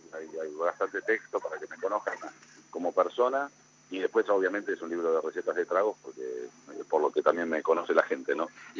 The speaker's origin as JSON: {"language": "Spanish", "town": "Pinamar", "region": "Buenos Aires Province", "country": "Argentina", "lives_now": "Rio de Janeiro, Brazil", "said": "soy de Pinamar."}